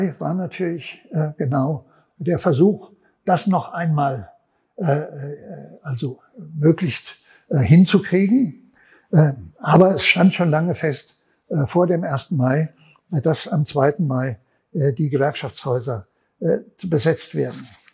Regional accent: Frankfurt, Hesse, Germany; ich komme aus Frankfurt

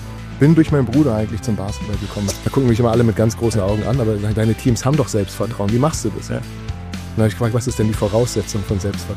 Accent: Berlin, Germany; Ich bin gebürtig aus Berlin, in Berlin-Kreuzberg groß geworden, Brennpunktbezirk

